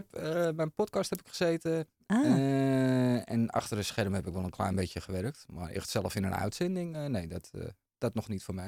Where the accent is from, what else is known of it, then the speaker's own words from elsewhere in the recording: Purmerend, North Holland, Netherlands; accent: Amsterdam; ik klink wel Amsterdams. Ik ben helaas geen ras Amsterdammer. Kom uit Purmerend, opgegroeid ook in Purmerend. Maar wel echt Amsterdams opgevoed ook. Mijn moeder was wel echt kwam uit Geuzeveld. En mijn vader kwam uit Bad Hoeverdorp.